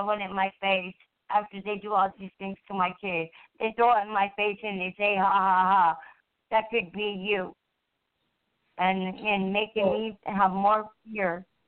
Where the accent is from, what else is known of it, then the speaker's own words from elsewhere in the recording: United States; I'm not afraid to speak my mind and forth and stand for of my rights as a American woman of this country